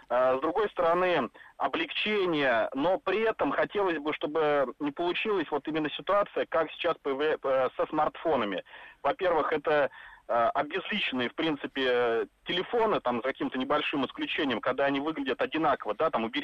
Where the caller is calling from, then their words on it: Moscow, Russia; Я из Москвы, вот у меня стаж вождения мотоцикла 15 лет.